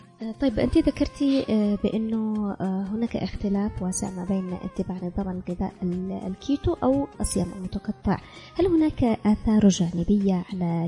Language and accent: Arabic; Yemen; لكن إحنا مثلا في مجتمعنا اليمني كثير من السيدات بتقول لك